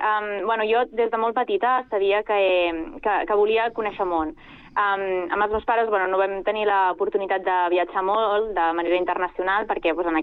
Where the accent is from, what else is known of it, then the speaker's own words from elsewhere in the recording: Terrassa, Catalonia, Spain; Jo soc de Terrassa, tota la vida, he estudiat a diferents escoles de la ciutat